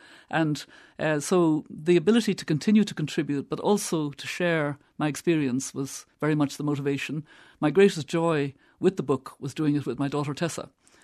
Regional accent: Connacht, Ireland; growing up in Mayo with these four brothers

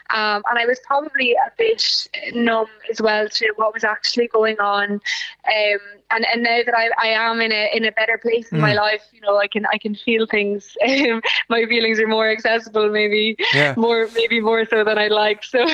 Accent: Lismore, Munster, Ireland; now in Cork, Ireland; I was raised in Lismore, living in Cork City now.

